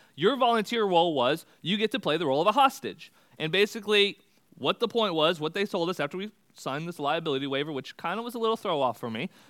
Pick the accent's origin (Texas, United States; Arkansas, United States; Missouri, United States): Texas, United States; I grew up in Texas, for those that don't know